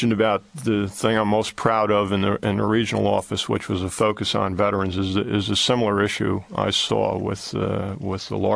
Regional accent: New York, United States; I grew up in New York. I'm a veteran

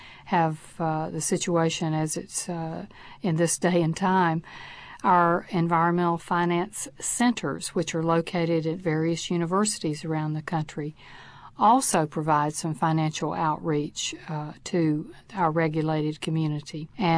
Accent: North Carolina, United States; since I'm from North Carolina

